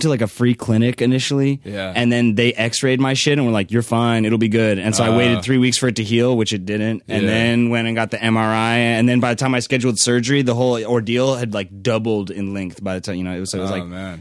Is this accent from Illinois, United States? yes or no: no; Santa Rosa, California, United States; I'm from Northern California.